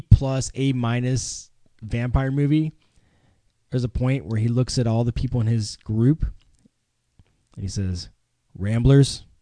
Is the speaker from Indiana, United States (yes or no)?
yes; Indiana, United States; growing up in Indiana, I can relate to that.